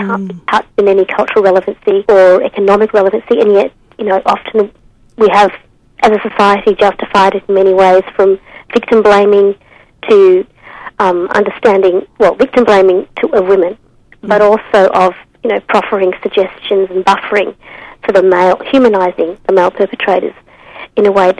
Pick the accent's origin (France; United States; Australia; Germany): Australia; which as Australian women we're all discussing